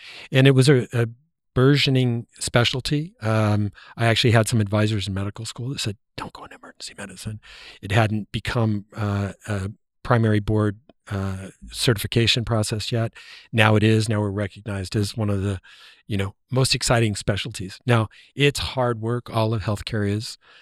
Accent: Los Angeles, California, United States; I grew up in Los Angeles.

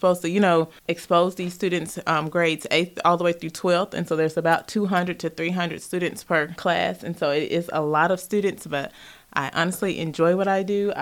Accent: Hot Springs, Arkansas, United States; I was actually born and raised in Hot Springs. I graduated from Hot Springs High in 2002.

